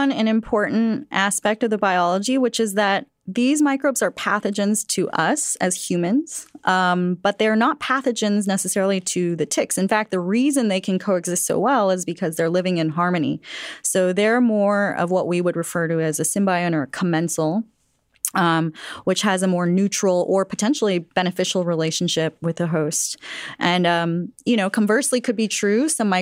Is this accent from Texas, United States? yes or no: yes; Texas, United States; I'm from Texas, so I get a lot of questions about this from my friends from Texas.